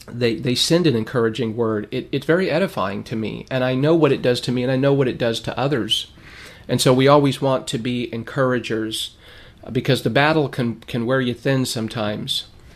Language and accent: English; Lancaster, California, United States; I remember as a kid when I was growing up in Lancaster, California